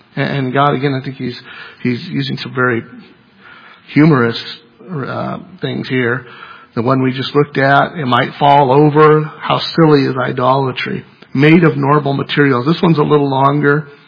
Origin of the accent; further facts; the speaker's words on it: United States; we're American, so we can't do like they do in some countries where you talk about this for 3 hours as it deserves